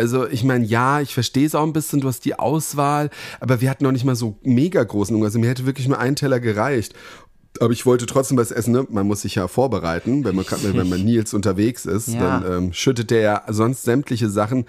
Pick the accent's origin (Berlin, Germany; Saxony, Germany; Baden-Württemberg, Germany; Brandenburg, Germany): Berlin, Germany; ich als Berliner, der ja sehr viele große Events hier kennt